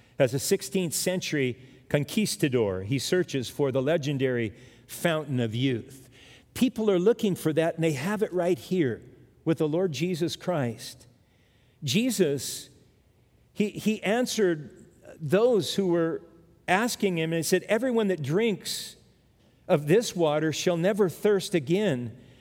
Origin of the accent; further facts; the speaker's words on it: California, United States; But when I grew up in California, I was just a little guy.